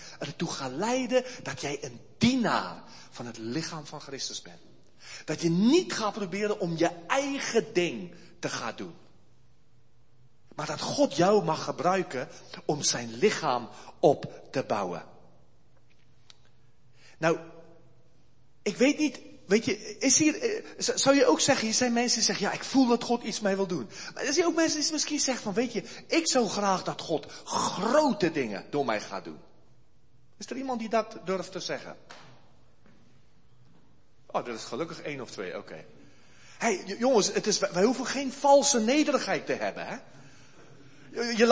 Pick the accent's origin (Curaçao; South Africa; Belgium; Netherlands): South Africa; Ze vragen, waar kom je vandaan? Hè? Ze zeggen, nou, Zuid-Afrika. En ze zeggen, waarom ben je uit Zuid-Afrika gekomen?